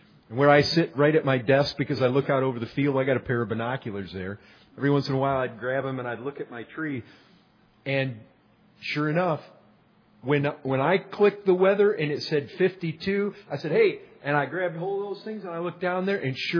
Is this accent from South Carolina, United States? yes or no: no; Michigan, United States; We didn't see that where I grew up in Michigan, but that's ants, carpenter ants.